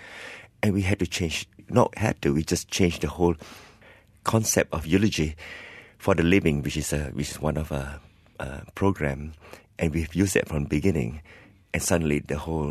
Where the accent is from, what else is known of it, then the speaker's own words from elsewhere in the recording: Malacca, Malaysia; now in Australia; I come from Malacca, and I live in Australia